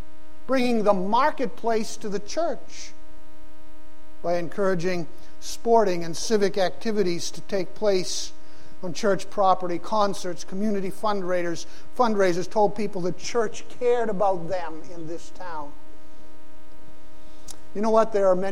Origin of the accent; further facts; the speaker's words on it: Pakistan; When I was growing up in Pakistan, my parents being missionaries there